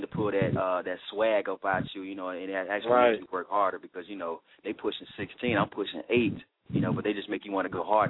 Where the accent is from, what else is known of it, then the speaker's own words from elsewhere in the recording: Atlanta, Georgia, United States; Born and raised in Atlanta. Grady baby. Been singing all my life.